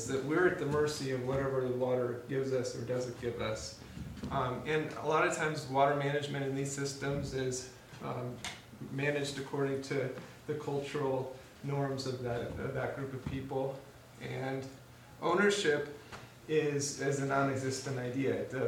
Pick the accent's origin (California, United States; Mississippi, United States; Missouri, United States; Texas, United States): Missouri, United States; also born or lived in Colorado; My background is I grew up in Missouri, spent a lot of years in Colorado, a few years overseas